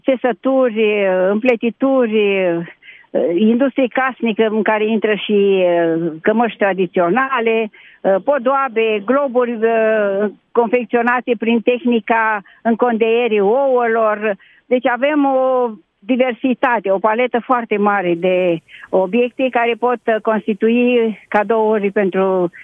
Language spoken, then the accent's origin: Romanian; Moldavia, Romania; Suntem din Moldova, dar și din alte zone etnografice ale țării, din Vâlcea, din Sfântul Gheorghe.